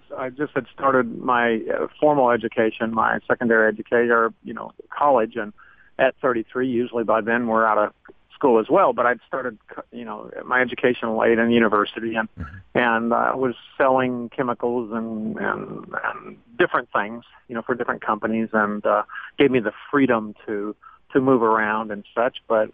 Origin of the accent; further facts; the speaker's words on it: Los Angeles, California, United States; I grew up in Los Angeles, California.